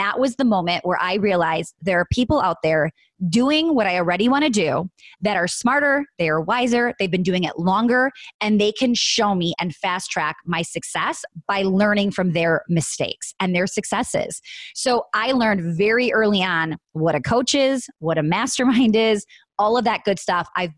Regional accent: Wisconsin, United States; I'm from Wisconsin. This event was in New York.

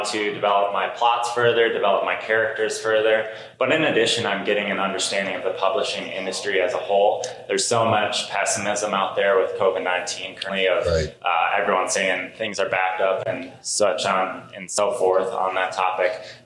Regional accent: Minnesota, United States; Well, I'm here from Minnesota, and this year WriterCon is obviously in Oklahoma.

